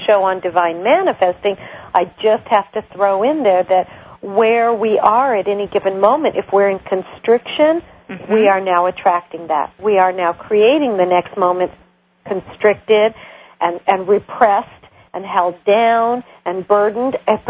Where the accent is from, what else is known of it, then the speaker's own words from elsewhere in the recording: United States; as an American, I have the opportunity to hop in my car and run to the grocery store